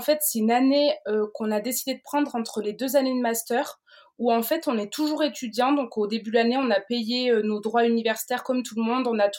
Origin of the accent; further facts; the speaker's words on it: Nouvelle-Aquitaine, France; j'ai 22 ans aussi. Je viens du sud-ouest, des Landes plus précisément. Donc j'ai toujours habité près de la mer